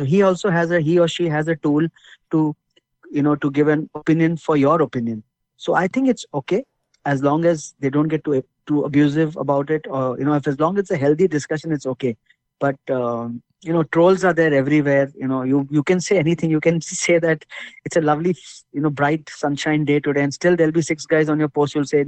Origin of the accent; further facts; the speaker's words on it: India; as a human being, as a person, as an Indian, I feel all politicians are same.